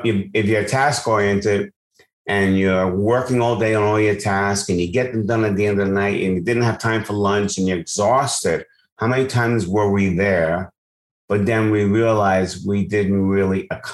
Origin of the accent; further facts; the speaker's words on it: New York, United States; now in Florida, United States; I don't miss New York, although I'm still a New Yorker at heart, and I'll be up there visiting. But yeah, I'm in Florida right now.